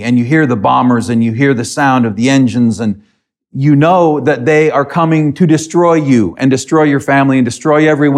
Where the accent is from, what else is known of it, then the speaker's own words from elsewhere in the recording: United States; Now, I'm an American. I wasn't raised to understand some of the things that many of you understand because of where you were raised here in the British Isles.